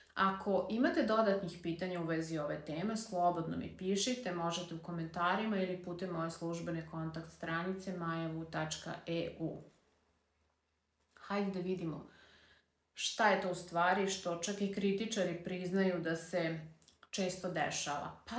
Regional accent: Vojvodina, Serbia; čak i da se lepo izdivanimo, što bi kod nas u Vojvodini rekli

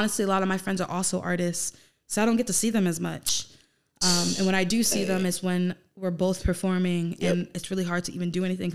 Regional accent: Queens, New York, United States; Growing up in Queens, I hated this shit.

